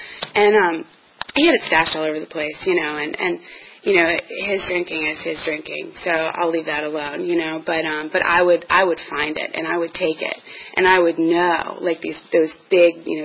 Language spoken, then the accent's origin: English; Arlington, Virginia, United States; now in Roanoke, United States; you know, I'm from Arlington.